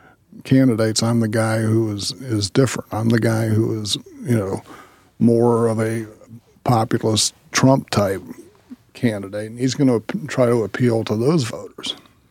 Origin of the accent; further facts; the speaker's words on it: Dayton, Ohio, United States; she's going to be reelected mayor of Dayton, Ohio, my hometown, in the fall.